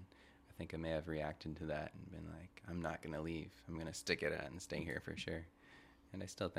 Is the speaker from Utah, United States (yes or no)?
no; Juneau, Alaska, United States; born there; No, I was born here in Juneau and haven't managed to get out yet.